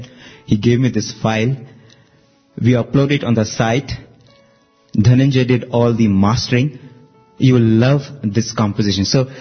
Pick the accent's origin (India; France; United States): India; Odisha; I'm reminded of my school days in my hometown, a little township tucked away in the forests and mountains of the Koraput district of the state of Odisha.